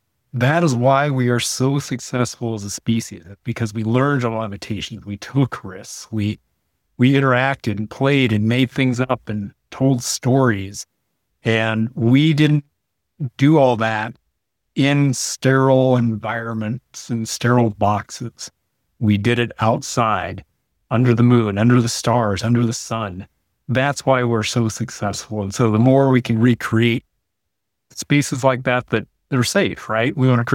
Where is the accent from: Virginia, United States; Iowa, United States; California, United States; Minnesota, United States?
Iowa, United States; Anamosa; And yeah, I grew up in Itamosa, which has Wapsipunikan State Park in it. And that park made me.